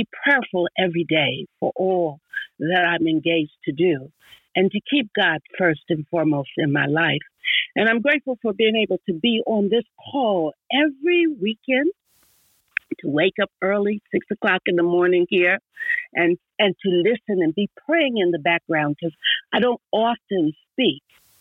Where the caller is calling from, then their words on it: Oakland, California, United States; I'm calling from Oakland, California.